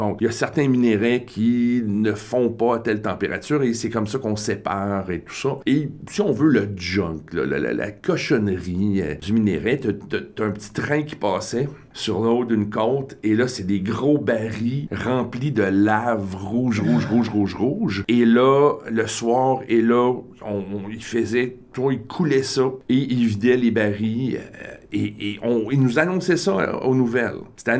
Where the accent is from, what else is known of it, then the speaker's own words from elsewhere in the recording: Ontario, Canada; si je parle encore français aujourd'hui, parce que je suis natif de l'Ontario, c'est grâce à ma mère qui m'obligeait de parler français dans la maison